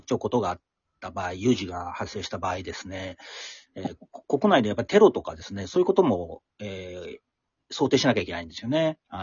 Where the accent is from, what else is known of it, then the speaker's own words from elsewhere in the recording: Neyagawa, Osaka, Japan; 私の地元の寝屋川の茅島に